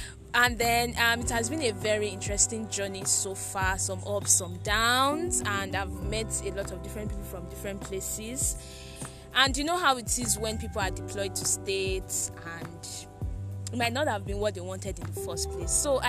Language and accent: English; Delta, Nigeria; I'm from Delta myself.